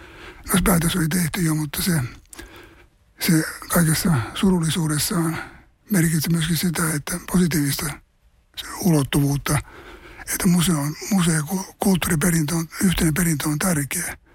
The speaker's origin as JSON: {"language": "Finnish", "town": "Savonlinna", "region": "South Savo", "country": "Finland", "tie": "born or raised there", "lives_now": "Tampere, Finland", "said": "Savonlinna oli mun kotipaikka tavallaan ja mä pidän sitä edelleenkin paljon"}